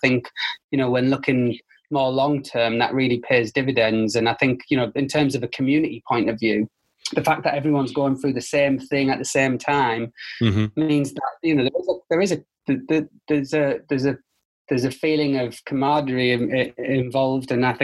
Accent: Middlesbrough, North East England, United Kingdom; accent: northeast; I'm sure you can hear by the accent. I'm from the northeast, from Middlesbrough originally.

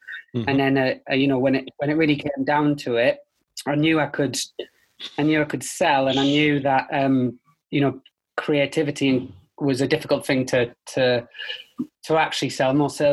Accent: Middlesbrough, North East England, United Kingdom; accent: northeast; I'm sure you can hear by the accent. I'm from the northeast, from Middlesbrough originally.

